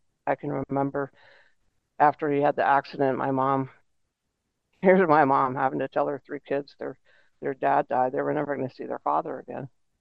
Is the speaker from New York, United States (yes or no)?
yes; Poughkeepsie, New York, United States; I'm from upstate New York originally. I was born in Poughkeepsie, New York.